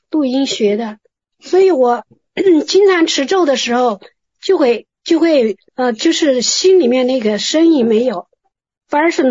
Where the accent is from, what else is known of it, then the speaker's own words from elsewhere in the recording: Yunnan, China; 老师，我是云南的，我要问个问题